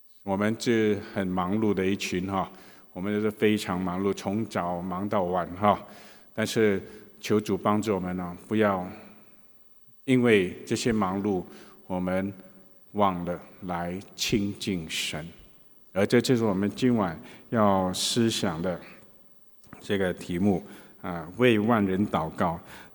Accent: Singapore; born there; 我也是52岁了，我是在那一年独立年出生的啊

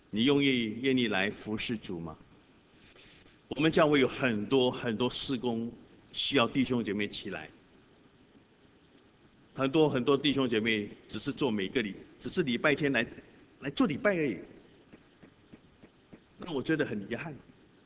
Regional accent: China; 我们中国人说一年之计在于春，一日之计在于晨

